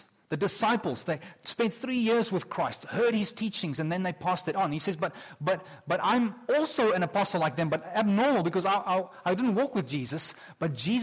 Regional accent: South Africa; now in Canada; I'm a South African, and I tell you, for the first year here in Canada

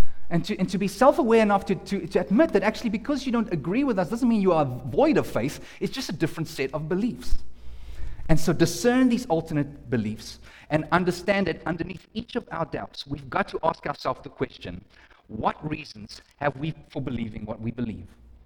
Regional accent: Johannesburg, Gauteng, South Africa; because I was growing up in Johannesburg

